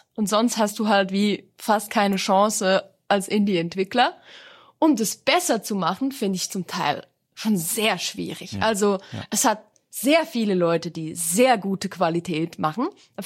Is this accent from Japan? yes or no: no; Switzerland; Also vor allem auch so als Schweizer Repräsentant immer gut